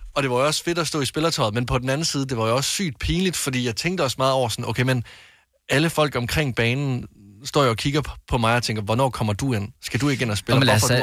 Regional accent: Varde, Region of Southern Denmark, Denmark; hjemme i Varde

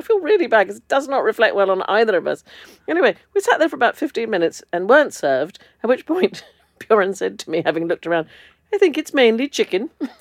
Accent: New York, United States; I mean, I grew up in New York, darling.

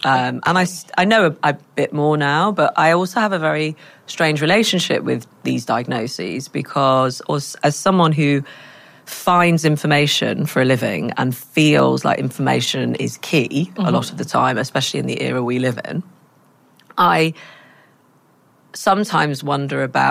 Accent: Manchester, North West England, United Kingdom; which I come from Manchester

